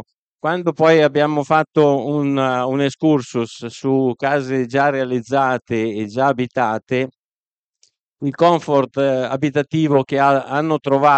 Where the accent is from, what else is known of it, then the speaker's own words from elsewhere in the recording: Lombardy, Italy; io sono un brianzolo